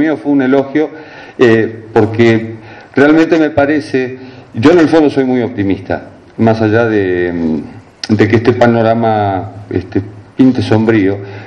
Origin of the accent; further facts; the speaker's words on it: Quilmes, Buenos Aires Province, Argentina; Yo a los 9 años vendía diarios e iba con repartiendo diarios por mi pueblo, Quilmes, en Argentina